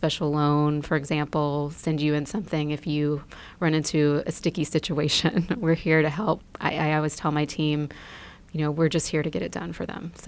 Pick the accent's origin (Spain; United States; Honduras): United States; Lexington, Kentucky; I actually flew in from Austin last night, but yes, I'm from Lexington.